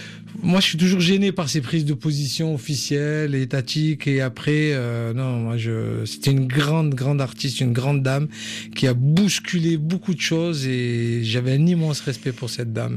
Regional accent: Morocco; born there; je suis né au Maroc, mais j'ai une culture même franco-marocaine. Et du coup, quand j'allais dans ces pays, on reconnaissait tout de suite mon accent.

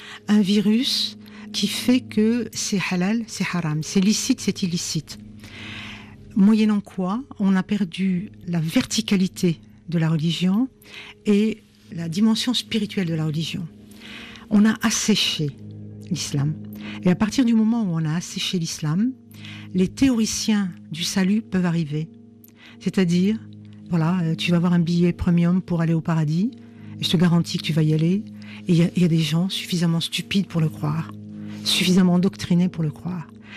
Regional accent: Algeria; now in France; je suis binationale, donc je ne suis pas dans le reniement de mes origines. Donc, je les assume. Je suis algérienne et française en même temps. Mais je vis en France et je suis citoyenne française.

